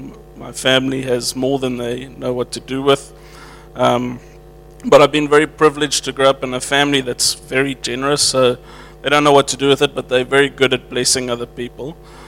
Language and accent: English; Germiston, Gauteng, South Africa; born there; also born or lived in Stilfontein / Barberton / Dar es Salaam; so I was born in Johannesburg in Germiston, and I lived there, I know, gosh. And I lived there for 4 years, and then my family moved to Stilfontein. We lived there for a year, and then we moved to Barberton in Mpumalanga.